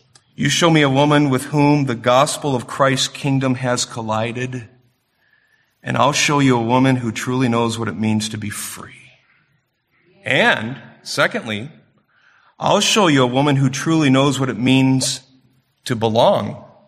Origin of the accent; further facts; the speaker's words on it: Clarkston, Michigan, United States; It's like I say … of Clarkston. I grew up in Clarkston.